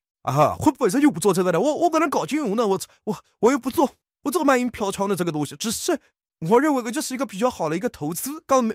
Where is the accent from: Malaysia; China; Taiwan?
China; Shanghai; 然后关系没个是在上海的，我上海人。